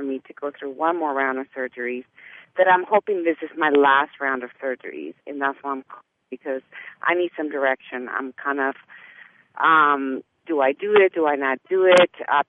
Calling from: San Jose, California, United States; I'm calling in from San Jose, California.

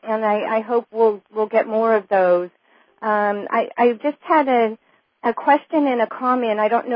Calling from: San Francisco, California, United States; I'm calling from the San Francisco Bay Area.

